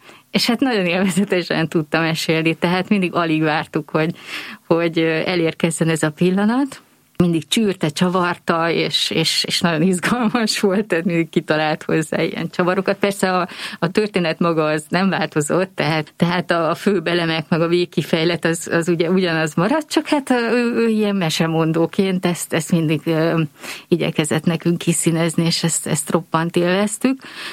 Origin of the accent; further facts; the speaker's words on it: Őrbottyán, Pest, Hungary; Igen, én vidéken nőttem fel, Pest megyében egy községben, ami most már város, de akkor még csak nagy község volt, Őrbottyánban.